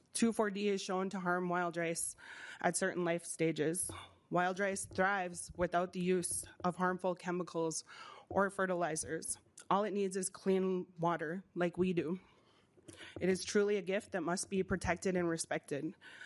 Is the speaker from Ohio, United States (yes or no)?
no; Leech Lake, Minnesota, United States; I am Bear Clan from Leech Lake.